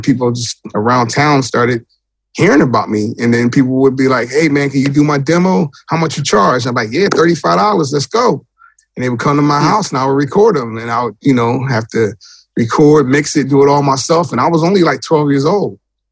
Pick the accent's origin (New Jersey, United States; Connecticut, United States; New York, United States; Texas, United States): New Jersey, United States; I'm a producer from Jersey.